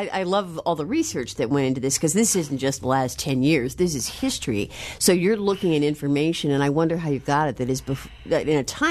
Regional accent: Elk Grove Village, Illinois, United States; also born or lived in Des Plaines; Oh, I grew up in Elk Grove and Des Plaines.

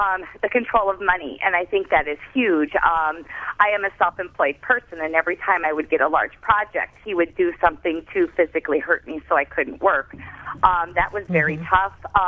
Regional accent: Iowa, United States; I grew up in Iowa, so I was living, you know, hundreds of miles away from home

